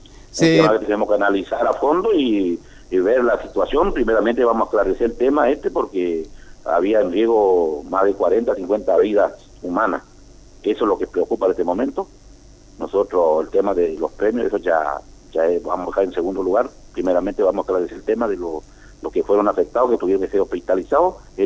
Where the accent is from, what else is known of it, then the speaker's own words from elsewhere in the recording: Gobernador Virasoro, Corrientes, Argentina; porque si bien somos de Virasoro